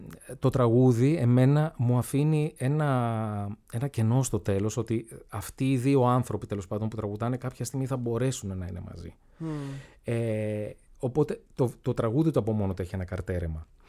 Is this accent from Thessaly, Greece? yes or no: yes; Anthousa, Thessaly, Greece; ορεινό χωριό εκεί της Θεσσαλίας, στην Ανθούσα, Τρικάλων, Καλαμπάκας τώρα. Έγραφα ιστορίες που είχαν μέσα το χωριό μου